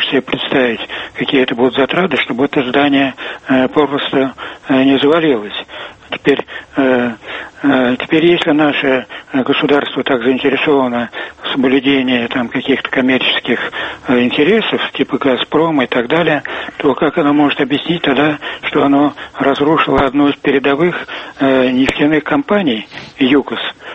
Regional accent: Moscow, Russia; Значит, вот я москвич, значит, в Москве

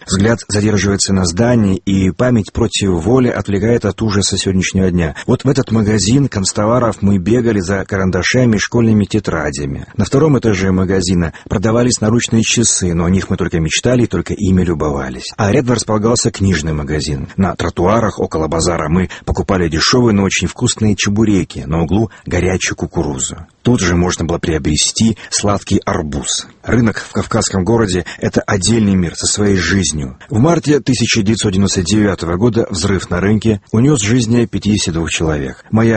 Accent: Vladikavkaz, North Ossetia–Alania, Russia; born or raised there

